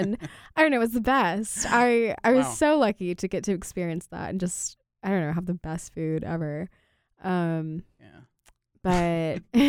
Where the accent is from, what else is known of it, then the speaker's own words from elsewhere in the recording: United States; I'm American first, and then I've also got Lebanese heritage.